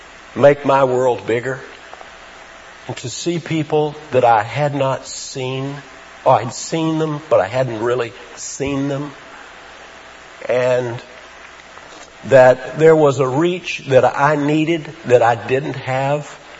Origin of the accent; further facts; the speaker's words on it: Atlanta, Georgia, United States; also born or lived in Ohio / Florida; I grew up in the South like a lot of folks did. I had lived up north. I had lived in Ohio. I had lived in Florida. But most of the time I had grown up here in the Atlanta area for most of the years up through about 1959.